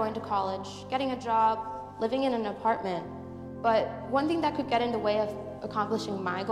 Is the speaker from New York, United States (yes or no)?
no; West Ossipee, New Hampshire, United States; I am from West Ossipee. I am 17 years old.